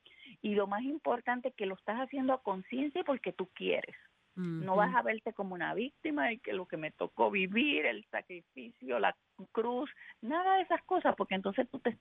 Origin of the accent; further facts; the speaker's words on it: Puerto Rico; yo soy de Puerto Rico y nosotros decimos mucho el ay bendito, ¿no?